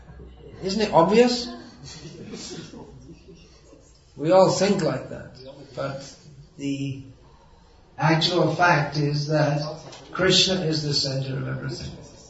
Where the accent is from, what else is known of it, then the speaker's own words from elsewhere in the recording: England, United Kingdom; born there; I was born in England, so we were taught that democracy started in England.